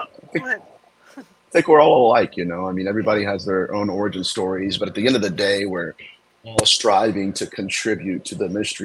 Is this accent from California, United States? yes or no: no; Ohio, United States; Well, I am from Ohio originally